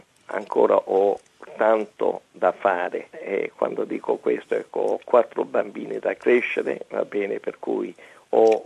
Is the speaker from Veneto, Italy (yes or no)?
no; Sicily, Italy; E pur essendo siciliano e pur essendo orgoglioso della mia sicilianità